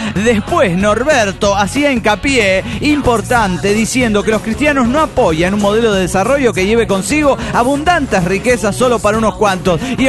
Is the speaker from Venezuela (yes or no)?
yes; Turmero, Aragua, Venezuela; de Turmero, Venezuela.